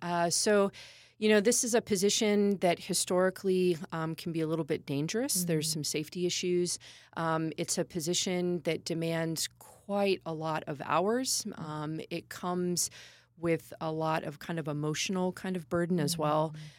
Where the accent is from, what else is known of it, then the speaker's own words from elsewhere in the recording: California, United States; So I'm from the Southern California area. So I've kind of bounced around, but I grew up there. My undergrad is from there.